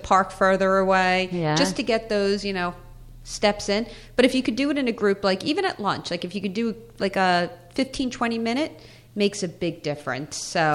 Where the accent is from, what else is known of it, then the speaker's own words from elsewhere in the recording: New York, United States; I just walk fast. I'm a New Yorker. That's how we are.